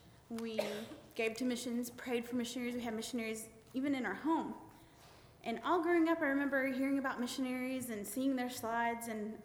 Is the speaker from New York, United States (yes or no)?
no; Georgia, United States; And people up north think this is funny because I'm from Georgia.